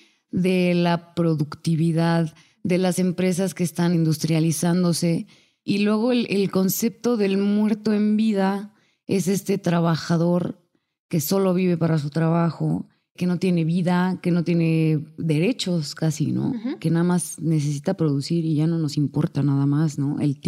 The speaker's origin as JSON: {"language": "Spanish", "country": "Mexico", "said": "es un poco como los mexicanos que tenemos este sentido del humor de burlarnos de nuestra propia tragedia"}